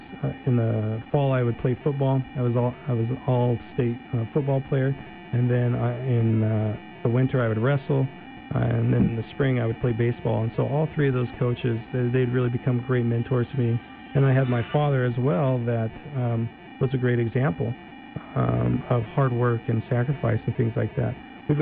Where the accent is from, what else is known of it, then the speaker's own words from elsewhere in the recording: Yuma, Arizona, United States; I think as a community, we've really rallied together, and I've been proud to say that we're from Yuma.